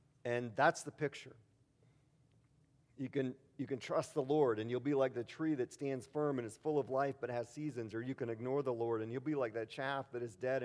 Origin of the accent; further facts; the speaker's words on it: Milwaukee, Wisconsin, United States; I'm from Milwaukee originally. The Milwaukee Brewers have not been to the World Series since I was 11.